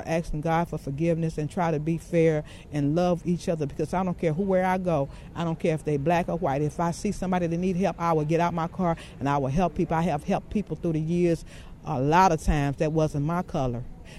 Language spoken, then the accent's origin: English; the South, United States; I'm from the South. My mother taught me well.